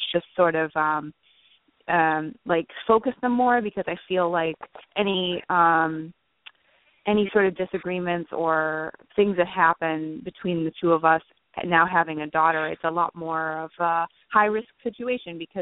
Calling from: New Jersey, United States; I'm calling from New Jersey.

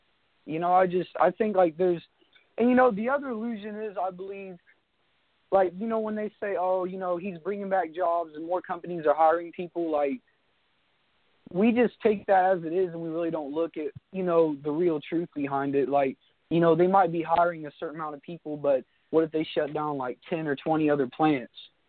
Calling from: Delaware, United States; I'm calling from Delaware.

